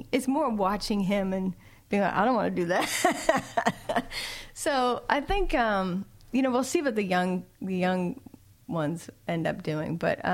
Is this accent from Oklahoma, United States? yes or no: no; Boston, Massachusetts, United States; The only problem I have with … is he, because I say … because I'm from Boston